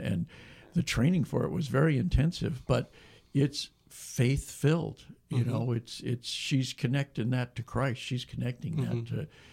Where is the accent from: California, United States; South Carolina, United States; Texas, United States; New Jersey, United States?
California, United States; Davis; They have in my hometown of Davis, they have the cold weather shelter.